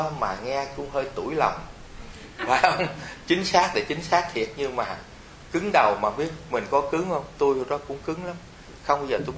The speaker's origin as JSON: {"language": "Vietnamese", "region": "Southern Vietnam", "country": "Vietnam", "said": "Nếu chúng tôi tu mà gọi là tiếng miền Nam, chúng tôi người miền Nam"}